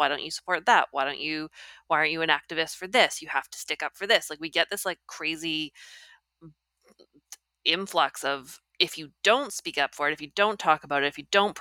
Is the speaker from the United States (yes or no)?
no; Canada; I'm Canadian, she's American.